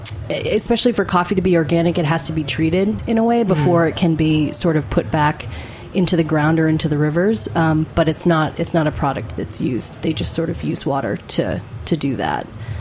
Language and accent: English; New Hampshire, United States; Well, I grew up in New Hampshire. I went to college in Washington, D.C.